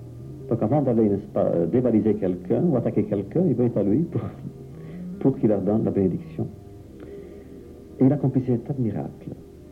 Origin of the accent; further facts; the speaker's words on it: Ivano-Frankivsk Oblast, Ukraine; dans les montagnes, d'ailleurs, d'où je viens moi, des Carpates, pas trop loin de l'endroit où je suis né, entre Kitev et Kosev